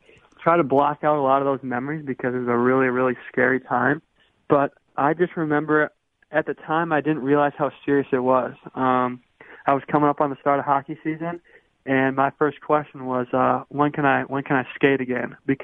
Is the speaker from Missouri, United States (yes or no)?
no; Minnesota, United States; he was someone that I looked up to as a kid growing up in Minnesota, watching the Gophers and watching him play.